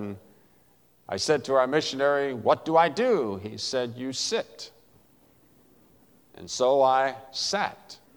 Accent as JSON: {"language": "English", "region": "West Virginia", "country": "United States", "said": "Now, I'm from West Virginia. I've done more than my share of sitting."}